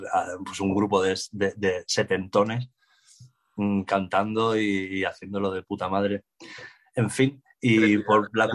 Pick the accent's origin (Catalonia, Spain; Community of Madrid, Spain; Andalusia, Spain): Catalonia, Spain; Mi pueblo también, de la costa catalana